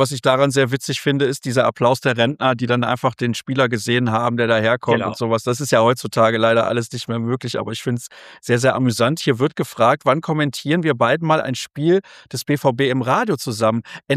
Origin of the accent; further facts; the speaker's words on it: Solingen, North Rhine-Westphalia, Germany; Ja, ich komme ja ursprünglich aus Solingen.